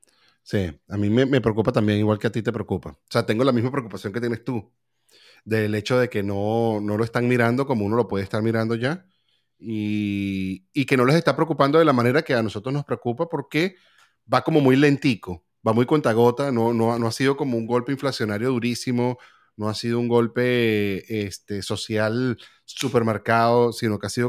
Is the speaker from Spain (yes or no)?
no; Venezuela; moved away; Cuando uno estaba en Venezuela